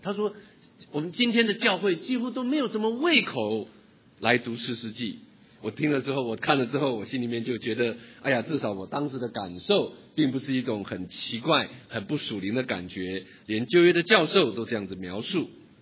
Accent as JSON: {"language": "Chinese", "country": "China", "said": "哎呀，我们中国人有武松打虎"}